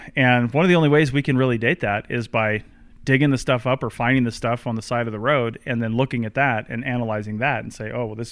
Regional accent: Seattle, Washington, United States; born there; I was born in the Seattle area, and it's all just like forests and everything's covered anyway.

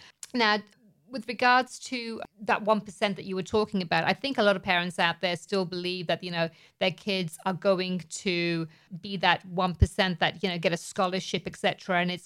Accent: England, United Kingdom; growing up in England

